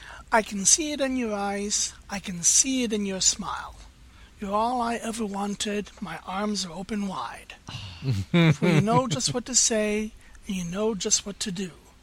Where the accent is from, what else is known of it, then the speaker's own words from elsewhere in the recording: Toledo, Ohio, United States; host of the My Toledo podcast. It's a simple show about my hometown, Toledo, Ohio